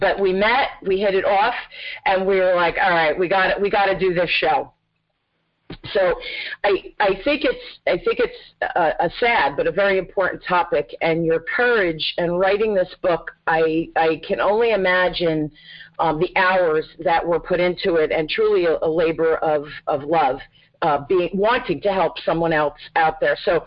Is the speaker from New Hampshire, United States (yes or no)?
no; New Jersey, United States; I'm a Jersey girl.